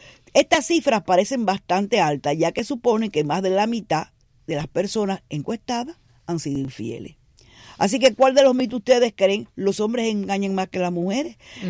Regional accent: Cuba; cómo somos los cubanos

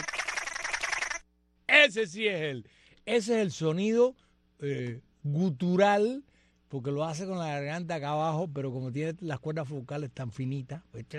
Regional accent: Cuba; que soy una cubana para el bien y no para el mal

